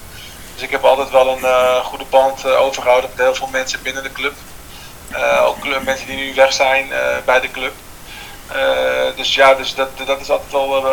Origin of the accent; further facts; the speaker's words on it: Almere, Flevoland, Netherlands; Nou, omdat ik ben in Almere geboren. Dus dat is een belangrijk punt natuurlijk. Nou, mijn ouders woonden echt 5 minuten vandaan.